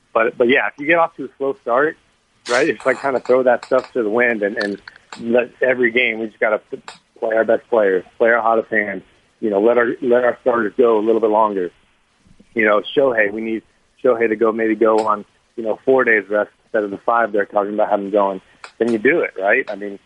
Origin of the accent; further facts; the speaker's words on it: Riverside, California, United States; I grew up in Riverside, so we would go watch him there